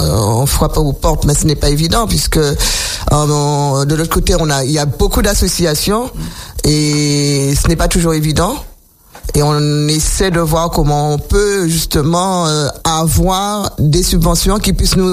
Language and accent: French; Sainte-Rose, Guadeloupe; Puisque nous sommes des Sainte-Rosiens, comme ils viennent dire, que nous sommes un peuple, je dis un peuple, parce que Sainte-Rose, c'est la plus grande commune de la Guadeloupe, hein.